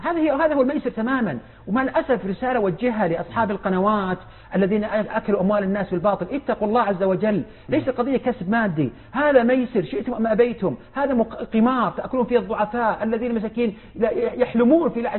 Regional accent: Eastern Province, Saudi Arabia; يعمل مدير بإحدى الشركات عندنا في الشرقية

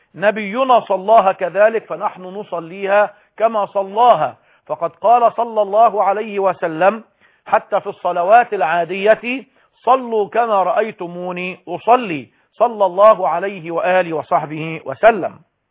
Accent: Egypt; مطبق عندنا في مصر وفي الجزائر وفي سوريا وفي غيرها

